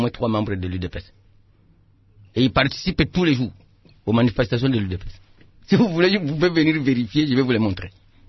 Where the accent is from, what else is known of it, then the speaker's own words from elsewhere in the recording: Mbuji-Mayi, Kasaï-Oriental, DR Congo; Je viens de Mbujimayi.